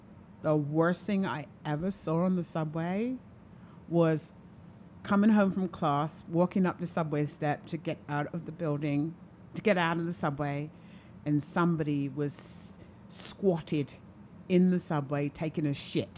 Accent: London, United Kingdom; Well I'm from London

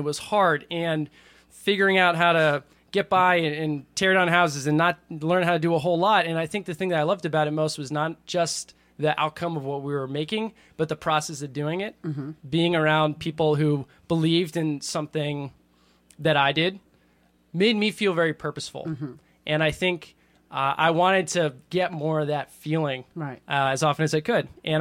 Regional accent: Winchester, Massachusetts, United States; So, like I said, I grew up just outside Boston, a town called Winchester.

